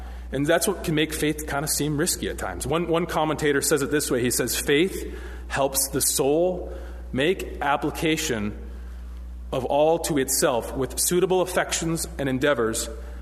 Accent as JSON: {"language": "English", "town": "Duluth", "region": "Minnesota", "country": "United States", "said": "I'm from Duluth, so I'm by Lake Superior"}